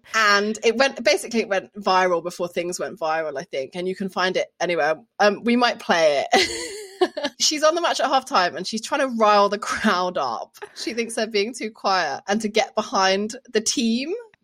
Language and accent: English; Birmingham, West Midlands, United Kingdom; I grew up in Birmingham